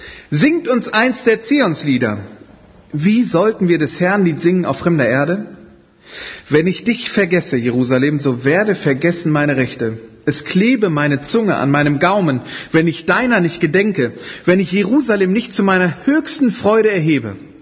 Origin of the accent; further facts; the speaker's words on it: Düsseldorf, North Rhine-Westphalia, Germany; Ich bin Düsseldorfer, habe in Düsseldorf studiert.